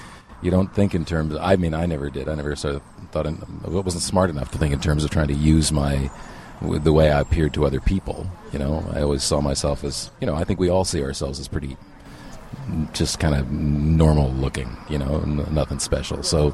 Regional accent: Canada; also born or lived in Quebec / Princeton, United States / Switzerland; Until sixth grade, and then we moved to Canada.

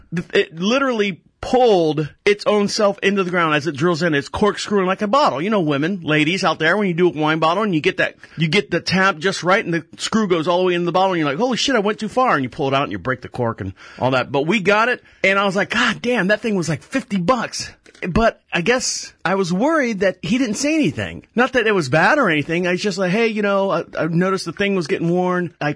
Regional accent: Orlando, Florida, United States; I was born and raised in Orlando, lived just outside of Sanford in a small little town called Enterprise.

